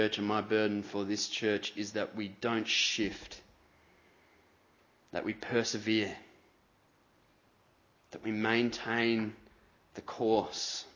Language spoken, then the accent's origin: English; England, United Kingdom; I met a Scotsman who told me that I had to repent of being an Englishman and embrace my Scottish heritage.